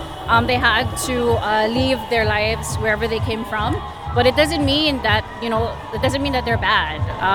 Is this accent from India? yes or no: no; Philippines; now in United States; growing up in the Philippines